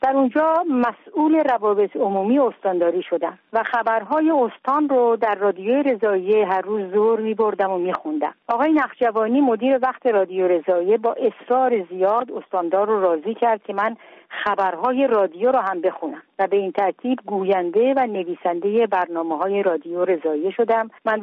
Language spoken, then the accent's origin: Persian; Khoy, West Azerbaijan, Iran; born there; من در 8 آذر ماه 1319 در خوی به دنیا آمدم.